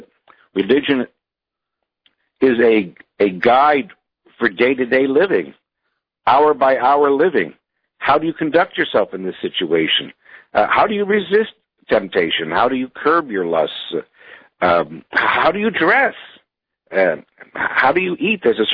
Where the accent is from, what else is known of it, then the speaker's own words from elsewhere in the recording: Cleveland, Ohio, United States; That's not the Christianity that I heard when I was growing up in Cleveland. Now, I'm Jewish